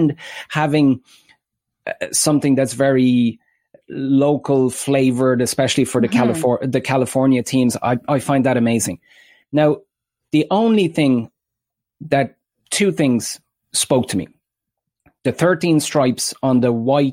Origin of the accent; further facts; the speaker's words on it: Ireland; as an Irishman, I think that's a very slippery slope.